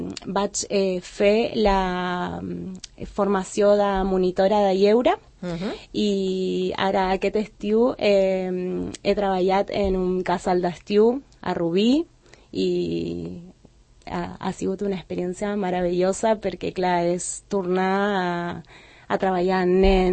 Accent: Punta Alta, Buenos Aires Province, Argentina; Catalan is a second language; now in Sant Cugat del Vallès, Spain; Vaig néixer a Buenos Aires, molt a prop de la capital, però als 6 anys vam arribar a una ciutat molt més petita que es diu Punta Alta per la feina del meu pare i és la ciutat que sento és la meva, que soc de Punta Alta, una petita ciutat del sud de la província de Buenos Aires.

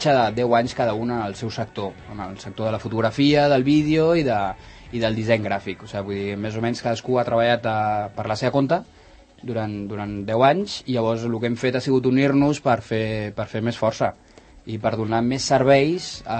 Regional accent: Sant Cugat, Catalonia, Spain; tots som de Sant Cugat i evidentment som del poble de tota la vida, tothom ens coneix.

